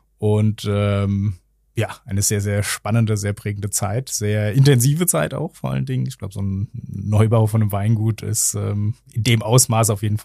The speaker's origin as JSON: {"language": "German", "town": "Dörscheid", "region": "Rhineland-Palatinate", "country": "Germany", "tie": "born there", "said": "Ich bin gebürtig aus Dörscheid, eben direkt unmittelbar an der Lorelei. Wir blicken von Dörscheid bis zur Lorelei rüber."}